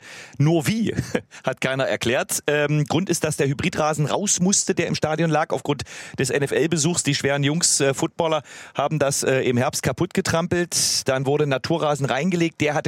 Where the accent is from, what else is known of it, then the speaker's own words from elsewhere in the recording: Leipzig, Saxony, Germany; Absolute EM-Favoriten als Fans heute in meiner Heimatstadt in Leipzig.